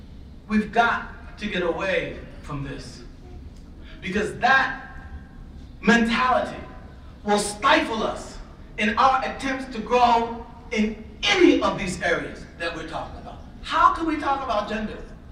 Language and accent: English; Philadelphia, Pennsylvania, United States; Wait a minute, I'm from Philly. Where are you?